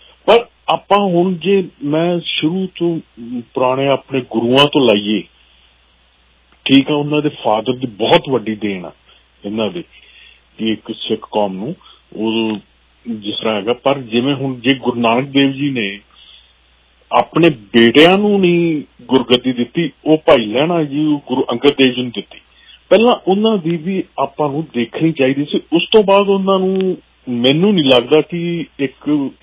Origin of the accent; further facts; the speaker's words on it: Faridkot, Punjab, India; ਕਿਉਂਕਿ ਮੈਂ ਆਪ ਫਰੀਦਕੋਟ ਤੋਂ ਹਾਂ